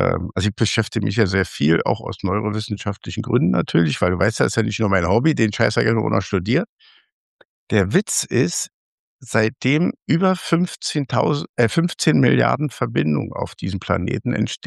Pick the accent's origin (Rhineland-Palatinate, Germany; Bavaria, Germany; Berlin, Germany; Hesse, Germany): Berlin, Germany; und übrigens als Berliner übrigens, das ist das Allerschärfste.